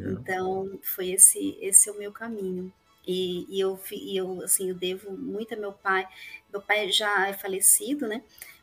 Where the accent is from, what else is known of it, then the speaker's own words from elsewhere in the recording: Santos, São Paulo, Brazil; moved away as an adult; Eu sou de Santos, do litoral de São Paulo. Fui criada na praia.